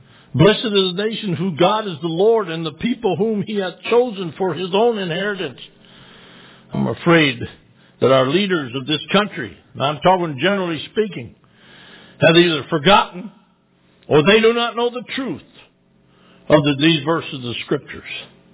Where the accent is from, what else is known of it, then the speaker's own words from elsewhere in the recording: United States; I want you to know I'm an American. And I love America.